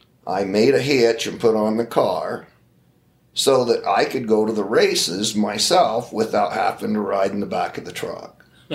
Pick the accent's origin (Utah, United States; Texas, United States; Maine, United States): Utah, United States; Cedar City; You know, I grew up right here in Cedar City, Utah. Come from a ranching family. Had very little money.